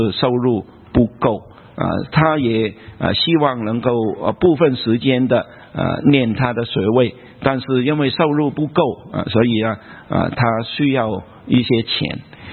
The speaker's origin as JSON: {"language": "Chinese", "country": "Hong Kong", "tie": "born or raised there", "said": "我在香港长大了我在香港的时候受教育工作是蛮顺利的"}